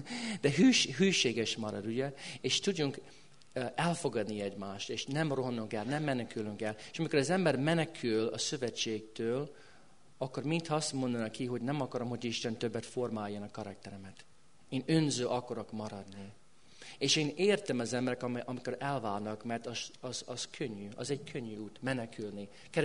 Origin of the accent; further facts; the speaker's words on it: United States; Hungarian is a second language; Én amerikai vagyok, de mégis merem kimondani